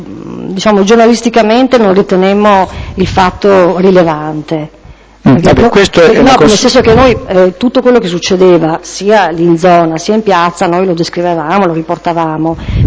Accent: Trieste, Friuli-Venezia Giulia, Italy; born there; Sono nata a Trieste il 18 giugno del 1959.

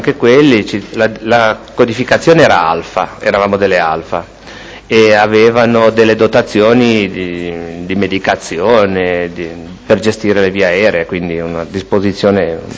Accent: Genoa, Liguria, Italy; born there; sono nato a Genova il 5 gennaio del 1955 e sono residente a Genova.

